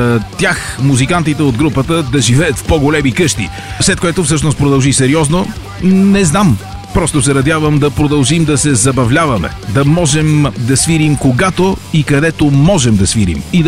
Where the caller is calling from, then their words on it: Bulgaria; It's Bulgaria.